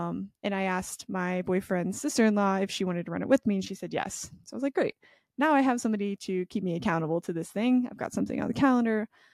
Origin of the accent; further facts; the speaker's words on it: Oregon, United States; moved away as an adult; now in North Carolina, United States; I just knew that I was born and raised in Oregon, had lived there my whole